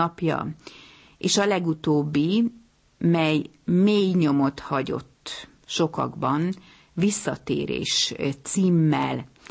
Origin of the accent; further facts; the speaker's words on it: Budapest, Hungary; Budapesten születtem, a kicsi gyerekkoromat a családi antikváriumban töltöttem, ami a Pannónia utca és a körút sarkán állt, Víg Színház antikvárium néven